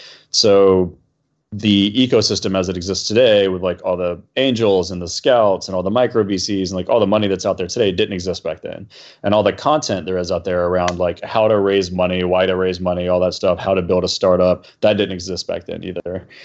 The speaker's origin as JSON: {"language": "English", "town": "Atlanta", "region": "Georgia", "country": "United States", "tie": "born or raised there", "also_born_or_lived": "New York", "said": "I've known since eighth grade. We grew up in Atlanta together."}